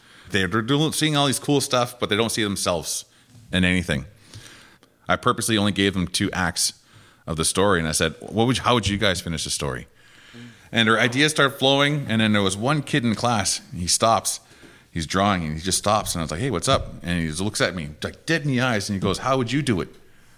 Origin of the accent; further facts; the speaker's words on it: Listigouche, Quebec, Canada; from Listigouche, Quebec.